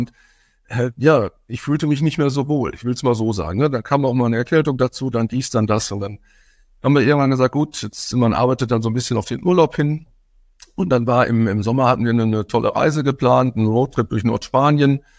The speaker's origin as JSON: {"language": "German", "town": "Dortmund", "region": "North Rhine-Westphalia", "country": "Germany", "said": "ich komme aus Dortmund"}